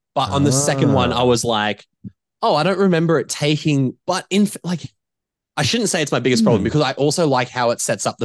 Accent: Brisbane, Queensland, Australia; I'm from Brisbane, so we obviously all connected on that level.

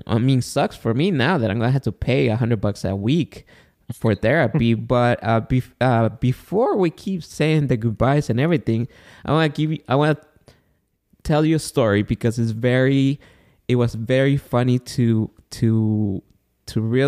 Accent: Guatemala; now in United States; And I live here in California, in the United States. I was born and raised in Guatemala.

